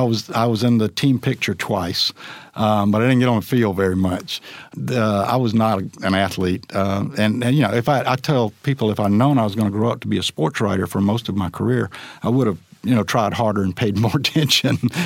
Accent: South Carolina, United States; I tell people I'm from South Carolina, but I studied abroad at the University of Georgia.

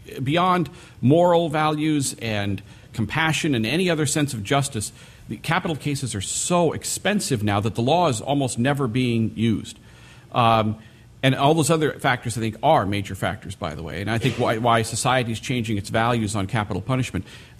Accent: Seattle, Washington, United States; I was born in Seattle, and I've lived in the King County suburbs my whole life.

